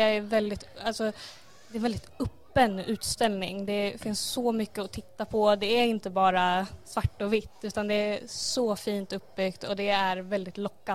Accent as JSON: {"language": "Swedish", "town": "Västerås", "region": "Västmanland County", "country": "Sweden", "also_born_or_lived": "Sala", "lives_now": "Köping, Sweden", "said": "Jag är från Västerås i början, men jag har bott både i Sala och just nu bor jag i Köping."}